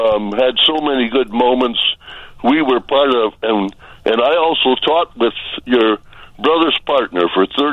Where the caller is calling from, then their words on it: Dyer, Indiana, United States; I'm calling from Dyer, Indiana.